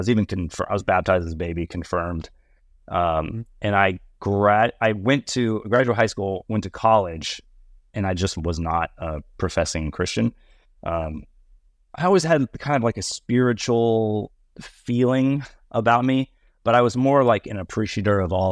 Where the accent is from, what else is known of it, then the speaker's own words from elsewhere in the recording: Texas, United States; I'm originally from Texas, grew up going to church